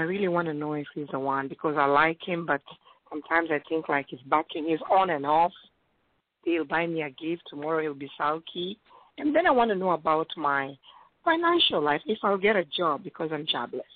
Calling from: New Jersey, United States; I'm calling from New Jersey.

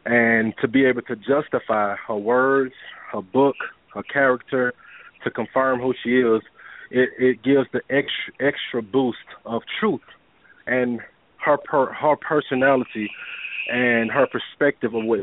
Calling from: Douglasville, Georgia, United States; I'm calling from Douglasville.

